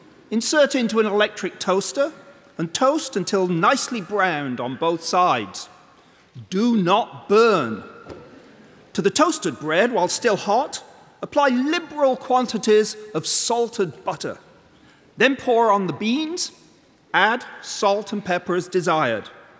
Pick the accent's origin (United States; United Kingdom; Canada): United Kingdom; England; I grew up in England after the Second World War